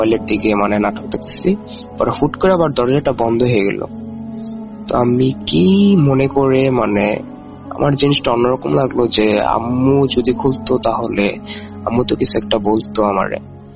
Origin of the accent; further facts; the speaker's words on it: Narsingdi, Dhaka Division, Bangladesh; ঢাকা বিভাগের নরসিংদী জেলার শেষ বর্ডার থেকে বলছি। শেষ বর্ডার বলার কারণ আমাদের গ্রামটা নরসিংদী জেলার শেষ গ্রামটি, আমাদের গ্রামের পর থেকে নারায়ণগঞ্জ জেলাটি শুরু।